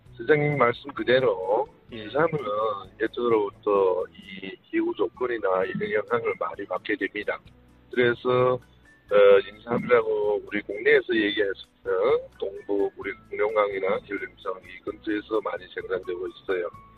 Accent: Heilongjiang, China; 아, 저는 고향이요. 흥룡강 개동현이라는데

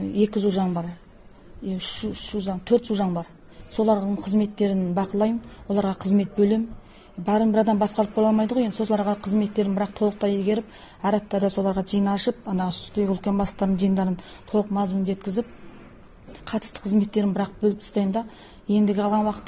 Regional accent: Kengqoqy, Xinjiang, China; also born or lived in Urumqi; бұрынғы туған ауылым Кеңқоқы қалашығы. Одан артынан кейін той жасағаннан кейін осы сауының тауына тиға келдім.

